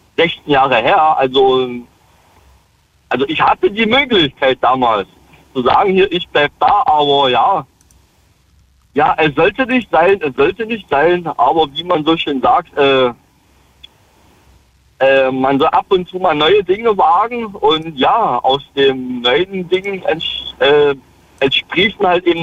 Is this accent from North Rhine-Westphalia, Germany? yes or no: no; Kamenz, Saxony, Germany; bin ich dann halt eben in meine alte Heimat nach Kamenz gefahren wieder.